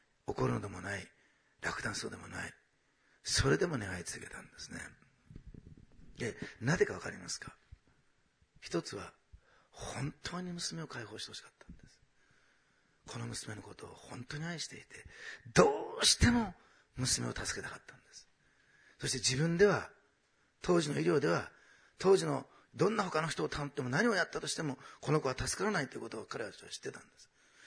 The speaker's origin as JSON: {"language": "Japanese", "region": "Osaka", "country": "Japan", "tie": "born there", "said": "私は大阪生まれで、知らなかったんです、しかとって言葉をね。だから東京行った時にシカトって言葉を聞いて"}